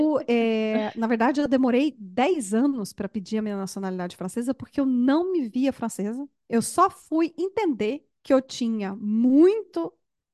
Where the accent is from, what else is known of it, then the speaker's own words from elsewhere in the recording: Brazil; Eu, ó, bato aqui no peito, sou brasileira, orgulhosa.